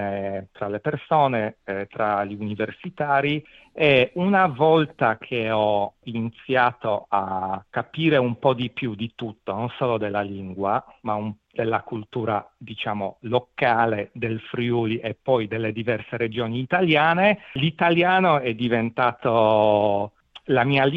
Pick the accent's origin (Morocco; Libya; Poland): Poland; Italian is a second language; moved away as an adult; Sì, vengo dalla Polonia, sono nato in Polonia e ci ho vissuto per i primi 19 anni.